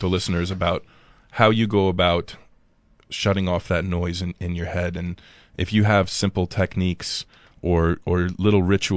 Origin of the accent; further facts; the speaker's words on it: New York, United States; I spent my whole life growing up in the New York area